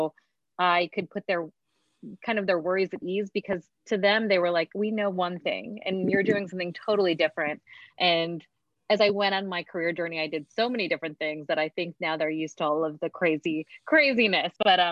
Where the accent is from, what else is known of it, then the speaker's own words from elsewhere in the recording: Pittsburgh, Pennsylvania, United States; My parents immigrated to Pittsburgh, Pennsylvania from India in the 60s. They were actually both physicians and just came here for a better life for us. And education was a huge part of how we grew up.